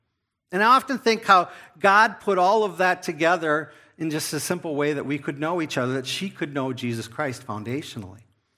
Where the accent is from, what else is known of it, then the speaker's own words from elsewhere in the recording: Green Bay, Wisconsin, United States; Now, we grew up in Green Bay, Wisconsin, and so all the way across the state, the other side of the state, and so yes, I am a Packer fan.